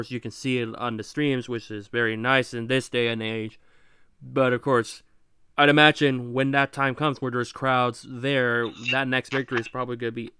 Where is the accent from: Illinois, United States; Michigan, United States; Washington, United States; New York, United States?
Washington, United States; I guess where I'm from in Washington, there's two Lakewoods